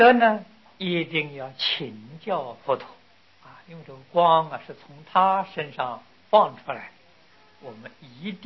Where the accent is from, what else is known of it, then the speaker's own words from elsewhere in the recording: China; 我们中国人常说学问学问